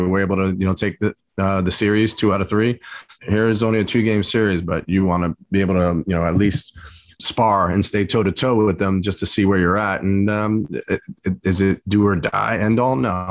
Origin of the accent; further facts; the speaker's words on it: Brooklyn, New York, United States; I think for kids growing up in Brooklyn, Gil Hodges was one of the little leagues that I played against, and it was always one of the better little leagues.